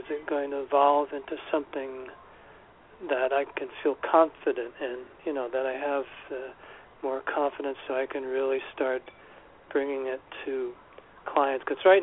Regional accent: New York City, New York, United States; Yes, I'm from New York City, New York.

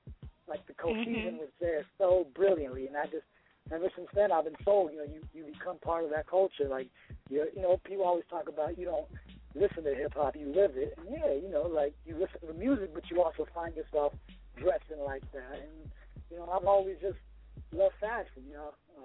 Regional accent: Los Angeles, California, United States; I was born and raised out here in Los Angeles, on the east side of Los Angeles.

